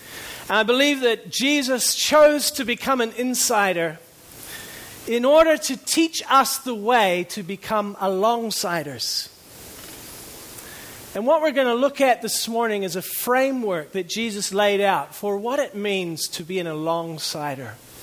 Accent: New Zealand; also born or lived in Canada; I was born in Canada, grew up in New Zealand, so I'm kind of an outsider in both places.

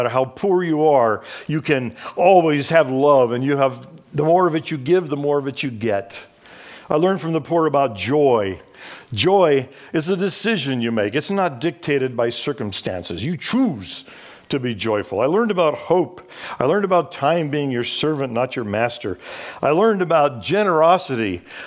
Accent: Côte d’Ivoire; When I was a little guy, I grew up in the Ivory Coast of West Africa, son of missionaries.

